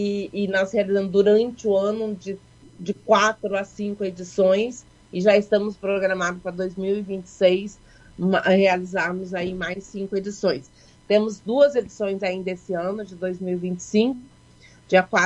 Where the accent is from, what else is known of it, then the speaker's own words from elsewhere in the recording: Rio Grande do Sul, Brazil; Como eu não sou de Caxias, eu sou da Serra Gaúcha, mas não sou de Caxias do Sul